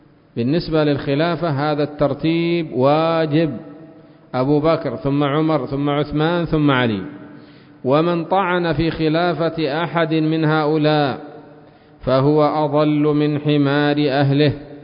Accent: Sanaa, Yemen; نحن ما عندنا بيت المقدس، نحن عندنا في صنعاء كانت الكعبة اليمانية

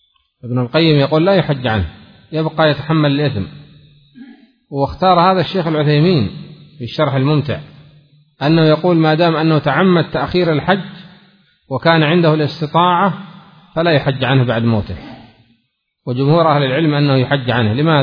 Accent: Aden, Yemen; وخاصة عندنا في عدن المطار يغلق شهرين ويفتح 3 أيام وهكذا.

